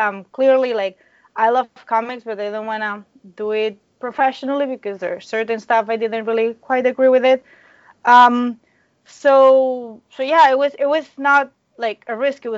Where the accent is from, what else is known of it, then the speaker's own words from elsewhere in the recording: Spain; So I'm from Spain. There is obviously, clearly, not animation in Spain.